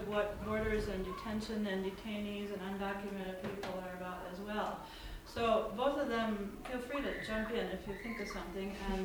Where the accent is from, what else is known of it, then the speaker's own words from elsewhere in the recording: West Fargo, North Dakota, United States; I'm from West Fargo, North Dakota.